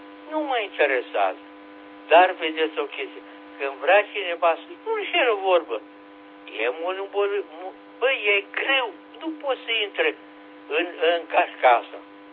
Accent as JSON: {"language": "Romanian", "country": "Romania", "said": "Știu că e frică și noi românii stăm în carapace"}